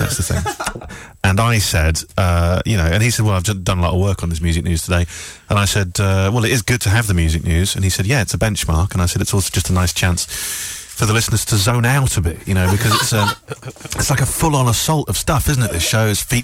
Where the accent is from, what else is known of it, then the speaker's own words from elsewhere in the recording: Kettering, East Midlands, United Kingdom; I am from Kettering.